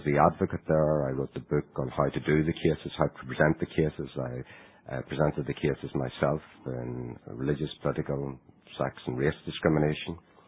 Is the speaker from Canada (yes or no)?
no; Lurgan, Northern Ireland, United Kingdom; And my hometown of Lurgan, as you probably know